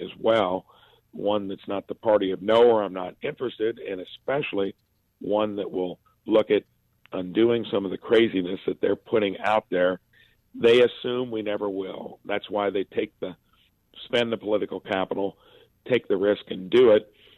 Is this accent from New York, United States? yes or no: no; Indiana, United States; So, yeah, even in my hometown and in the southern tip of Indiana, southwestern